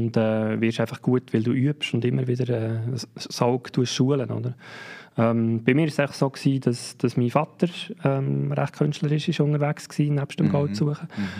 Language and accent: German; Zurich, Switzerland; born there; Geboren bin ich irgendwo im Kanton Zürich. Gehört man ja vom Dialekt her auch.